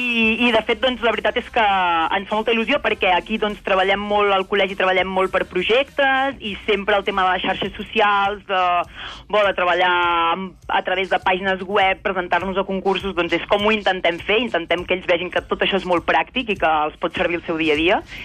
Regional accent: Esparreguera, Catalonia, Spain; now in France; Jo, de fet, soc d'Esparreguera. El que passa és que ja fa 4 anys que visc aquí a la Catalunya Nord i que treballo a la Bressola, al col·legi de secundària

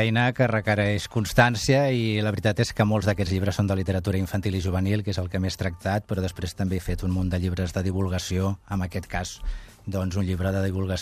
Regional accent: Barcelona, Catalonia, Spain; jo com a barceloní, com a barcelonauta tota la vida

